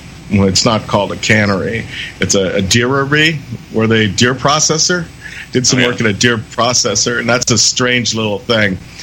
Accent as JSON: {"language": "English", "region": "California", "country": "United States", "said": "Well, I'm from California."}